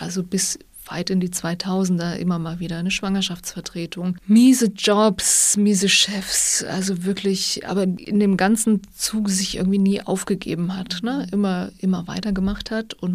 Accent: Ballrode, Saxony, Germany; Also ich komme aus Ballrode bei Torgau. Das ist schon ein größeres Dorf.

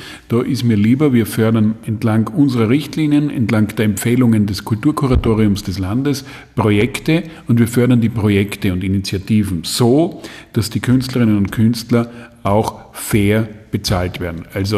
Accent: Graz, Styria, Austria; Ich bin Grazer.

